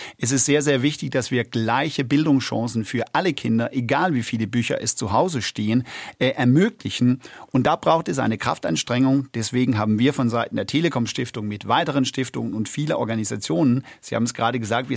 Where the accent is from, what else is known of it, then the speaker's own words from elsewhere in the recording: Denmark; now in Germany; Ich komme aus Dänemark und da lernt man 10 Jahre gemeinsam in der Schule.